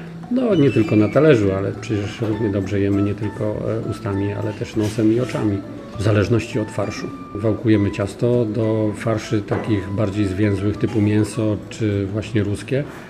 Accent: Lublin Voivodeship, Poland; pochodzę spod Tomaszowa Lubelskiego i tam kasza gryczana tak dosyć powszechnie występowała.

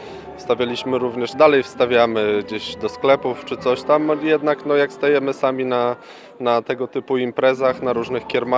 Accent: Nałęczów, Lublin Voivodeship, Poland; No, pochodzimy z Nałęczowa, więc mamy przemiał bardzo duży turystów.

